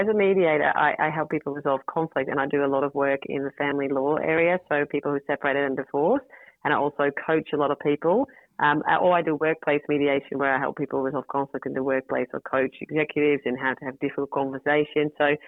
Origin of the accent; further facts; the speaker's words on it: Netherlands; English is a second language; moved away as an adult; now in Australia; I have a slight accent, and because I'm Dutch from origin. So I moved to Australia because I fell in love with my husband, and we lived in Europe for a little while, and we moved into Australia.